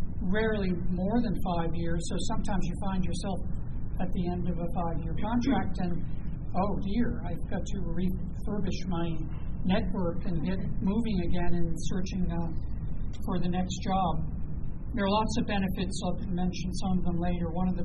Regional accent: New York, United States; now in Maryland, United States; I'm a Marylander now, I'm a New Yorker by origin

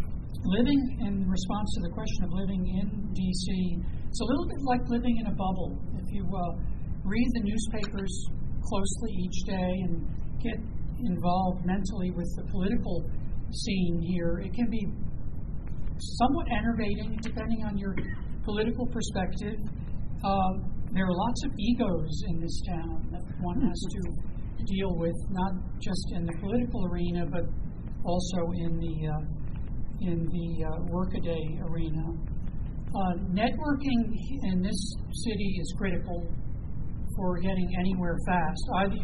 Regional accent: New York, United States; now in Maryland, United States; I'm a Marylander now, I'm a New Yorker by origin

